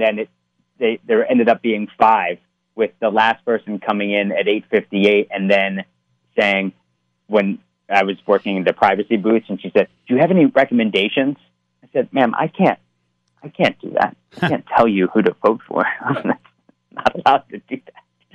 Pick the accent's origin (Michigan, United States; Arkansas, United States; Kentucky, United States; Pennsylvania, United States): Pennsylvania, United States; I grew up going to a local polling station. I'm from Pennsylvania